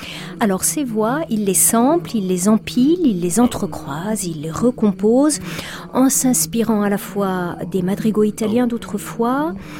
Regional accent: Vienna, Austria; French is a second language; J'ai été initiée à ça très jeune. J'ai grandi à Vienne.

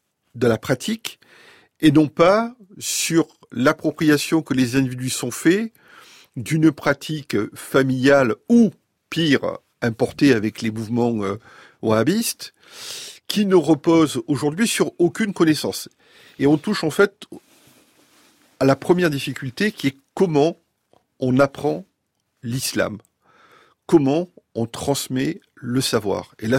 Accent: France; je suis Français.

